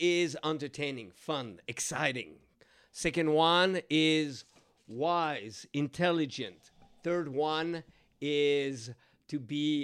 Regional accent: Switzerland; now in United States; I grew up in Switzerland.

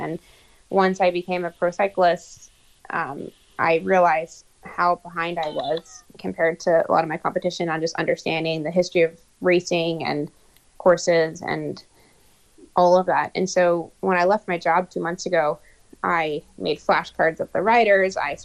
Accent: Alaska, United States; I want to start a big Gran Fondo up near Denali and or in my hometown, because I just think it's so beautiful. And if you're the kind of person that loves biking in the outdoors, I think you're the kind of person that would love Alaska

